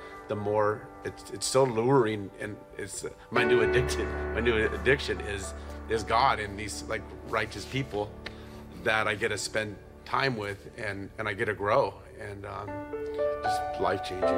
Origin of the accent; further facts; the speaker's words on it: Ventura, California, United States; I grew up here in Ventura, California. Had a brother, sister, mom and dad. Went to high school here